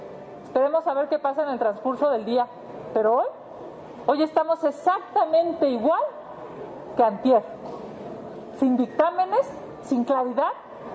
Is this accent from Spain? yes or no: no; Mexico; hay que destacar la fortaleza de tener un bloque opositor como mexicanos